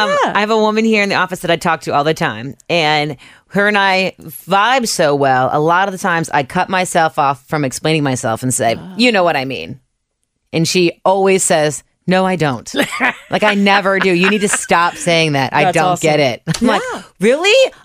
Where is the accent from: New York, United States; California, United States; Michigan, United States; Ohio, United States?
Ohio, United States; Cincinnati; What? I'm from the west side.